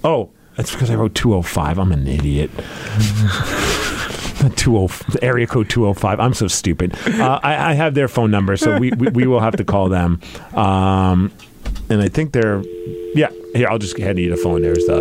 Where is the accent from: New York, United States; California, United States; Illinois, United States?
New York, United States; I grew up in New York, and around high school time is when I first started like hearing about Seattle music